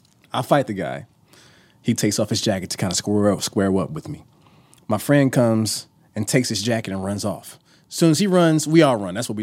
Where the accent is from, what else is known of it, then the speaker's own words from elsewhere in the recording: Chicago, Illinois, United States; So I'm born and raised in Chicago, the South Side of Chicago.